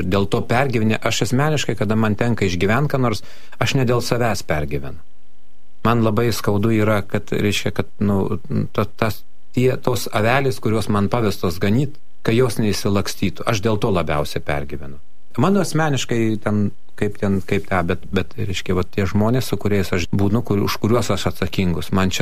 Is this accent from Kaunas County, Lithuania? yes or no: yes; Kaunas, Kaunas County, Lithuania; also born or lived in Jonava / Marijampolė; Aš augau, gimiau Jonavoje, paskui iš Jonavos atvežė į Kauną, kur dabar yra Žemaičio gatvėje Pranciškonis.